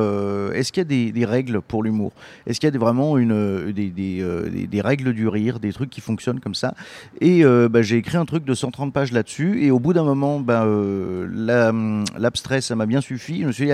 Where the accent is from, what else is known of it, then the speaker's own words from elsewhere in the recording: Dijon, Bourgogne-Franche-Comté, France; now in Arras, France; Alors à la base de Dijon et je me suis installé récemment à Arras chez les Ch'timis